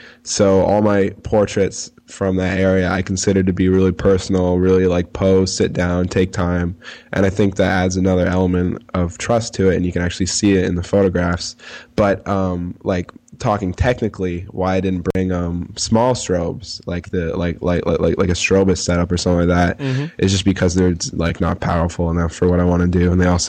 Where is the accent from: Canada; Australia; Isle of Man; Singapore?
Canada; Ontario; now in Brooklyn, United States; I'm from Ontario, Canada, so I get inspired walking out my doorway because I live in Bushwick in Brooklyn, so it's like Puerto Rico, Dominicanville.